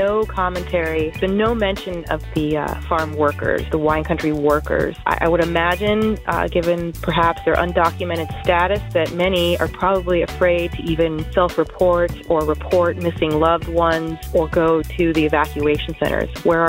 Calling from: Oakland, California, United States; I'm calling from Oakland, California.

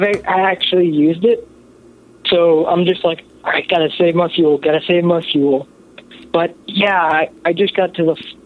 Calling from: Kansas City, Missouri, United States; I'm calling from the Kansas City area.

